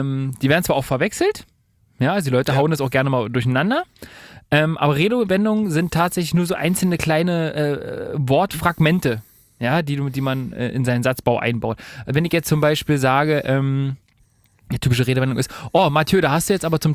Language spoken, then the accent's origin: German; Germany; Und Deutschland mein Heimatland.